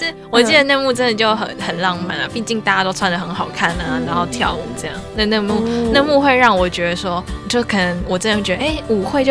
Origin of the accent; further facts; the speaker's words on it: Taipei, Taiwan; 我是台北人、嗯、但其实在我的从小学啊一路到高中，我很少遇到跟我一样这么会讲台语的人